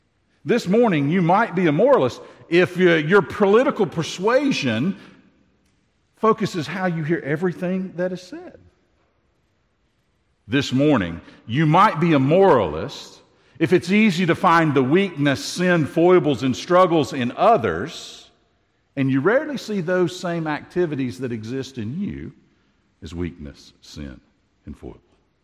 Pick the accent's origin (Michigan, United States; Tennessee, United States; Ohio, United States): Tennessee, United States; I grew up in Tennessee and I'm the product of 10 generations of hillbilly